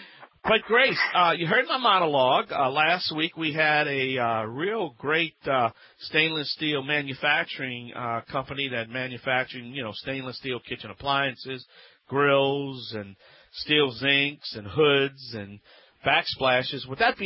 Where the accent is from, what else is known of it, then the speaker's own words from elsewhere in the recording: New Orleans, Louisiana, United States; I'm going to be attending the annual weatherization conference in my hometown in the Big Easy, New Orleans, Louisiana